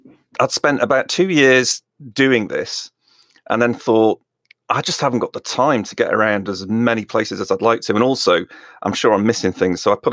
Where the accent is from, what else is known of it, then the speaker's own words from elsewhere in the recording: Liverpool, North West England, United Kingdom; I'm originally from the Liverpool area.